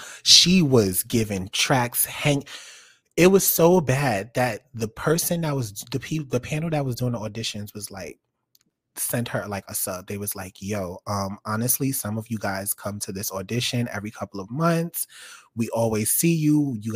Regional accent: New York City, New York, United States; okay, I'm from New York. I used to be a New York City kid.

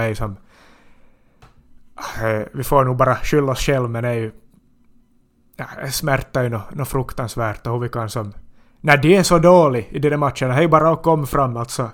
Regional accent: Finland; vi är nog finnar

